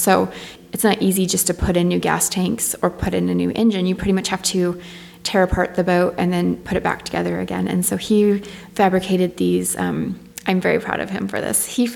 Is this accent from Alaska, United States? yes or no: no; Gillette, Wyoming, United States; born there; also born or lived in The Dalles / California; now in Port Townsend, United States; And then I was born in Wyoming, Gillette, Wyoming.